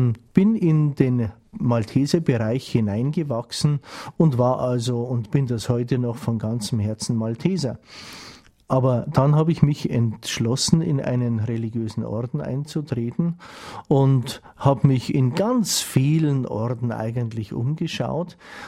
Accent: Germany; now in South Africa; Deutschland ist natürlich meine Heimat, aber zu Hause bin ich jetzt in Südafrika.

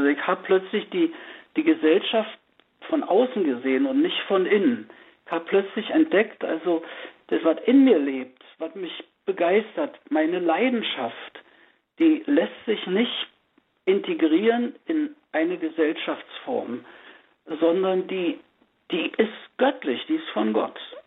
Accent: Brandenburg an der Havel, Brandenburg, Germany; now in Oranienburg, Germany

